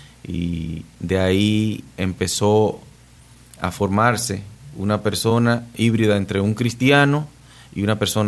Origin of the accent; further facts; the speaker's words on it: Sabana de la Mar, Hato Mayor, Dominican Republic; yo vengo de un campo de Sabana de la Mar, donde crecí, viví mis primeros años